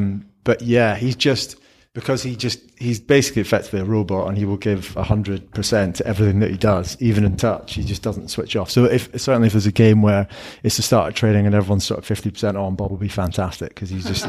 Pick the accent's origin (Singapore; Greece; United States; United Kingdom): United Kingdom; Scotland; I, as a Scottish rugby fan, I'm just kind of a bit disappointed and frustrated about how it's all played out.